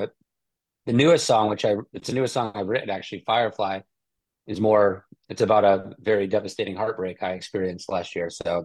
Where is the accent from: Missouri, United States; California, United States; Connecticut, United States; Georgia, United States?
Connecticut, United States; I'm from Connecticut, but I'm currently living in rural western Colorado, about a 40-minute drive to the first stoplight.